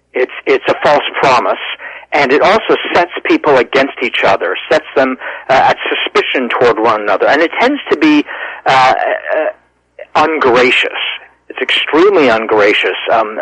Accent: United States; I'm also American. I'm a Scottish-Canadian American.

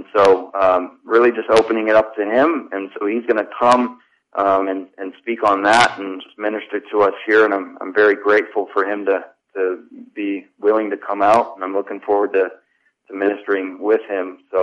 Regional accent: Colorado, United States; So I grew up in Colorado, and I grew up in a pretty typical American quote-unquote Christian home.

